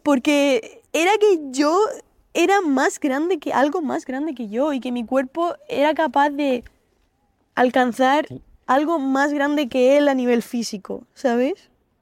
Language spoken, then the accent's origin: Spanish; La Alberca, Region of Murcia, Spain; a una academia de baile de mi pueblo, de la Alberca, en Murcia